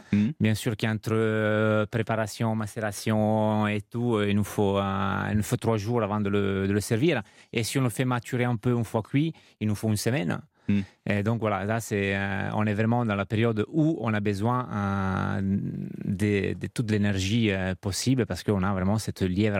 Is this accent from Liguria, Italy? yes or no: yes; Liguria, Italy; En Italie, dans les terres de la Ligurie, donc pas loin de la frontière avec Menton, Nice, dans les terres.